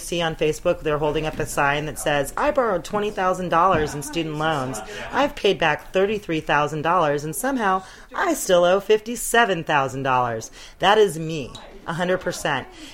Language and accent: English; Seattle, Washington, United States; I'm from Seattle